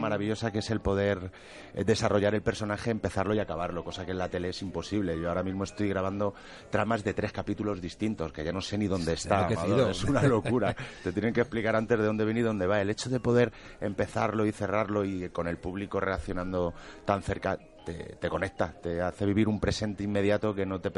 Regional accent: Albacete, Castilla-La Mancha, Spain; pongo que soy de Albacete, que es de donde soy

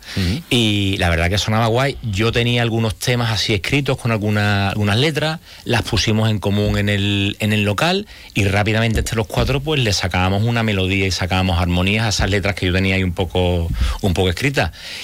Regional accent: Jerez, Andalusia, Spain; Somos más de Jerez y la campiña y las playas de Cádiz

